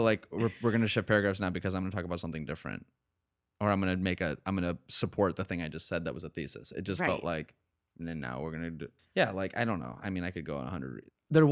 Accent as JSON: {"language": "English", "region": "New York", "country": "United States", "tie": "born or raised there", "lives_now": "Boston, United States", "said": "Like, okay, well, I guess I grew up in upstate New York."}